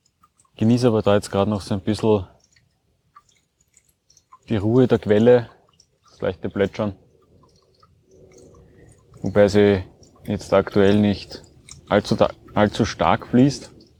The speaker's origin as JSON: {"language": "German", "town": "Breitenfurt bei Wien", "region": "Lower Austria", "country": "Austria", "tie": "born or raised there", "said": "rund um meinen Heimatort Breitenfurt bei Wien."}